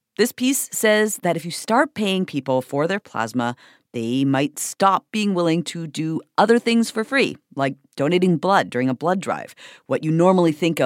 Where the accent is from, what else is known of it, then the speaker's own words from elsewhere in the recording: Canada; The rest of the world, including my home country of Canada, largely does not allow it.